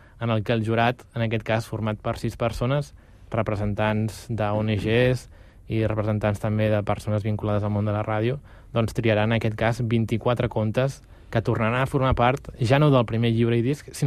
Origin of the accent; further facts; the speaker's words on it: Catalonia, Spain; És important que nosaltres, com a catalans, transmetem també la nostra cultura